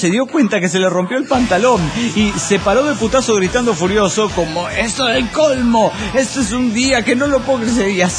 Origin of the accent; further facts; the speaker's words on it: Oruro, Bolivia; now in Cochabamba, Bolivia; Aunque vivo en Cochabamba y yo soy de Oruro originario, como buen orureño, hincha del club de fútbol San José, por lo que nos llaman Santos.